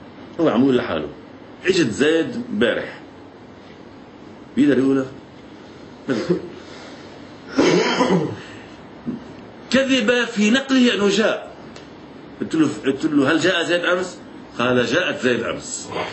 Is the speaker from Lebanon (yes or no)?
yes; Lebanon; first language Lebanese Arabic; أنا لغة لبنانية بدي أحكي لبناني طبيعي